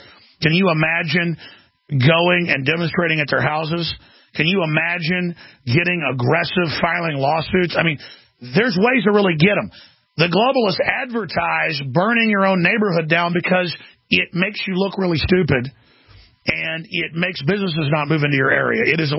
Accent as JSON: {"language": "English", "town": "Rockwall", "region": "Texas", "country": "United States", "tie": "born or raised there", "said": "Listen, I grew up in Rockwall, Texas, where later the police and the sheriff got busted dealing drugs, just like I said they were."}